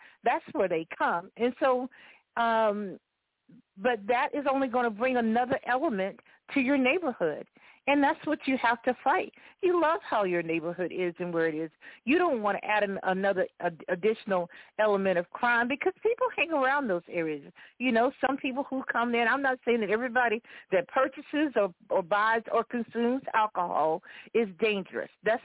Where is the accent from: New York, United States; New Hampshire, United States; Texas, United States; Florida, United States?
Florida, United States; So I think even in Orlando, my home state of Florida